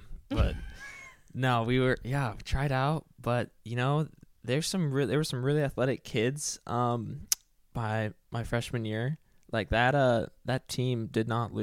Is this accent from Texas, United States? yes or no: no; Eugene, Oregon, United States; All right, so I was born and raised in Eugene, Oregon. Anybody ever heard of that?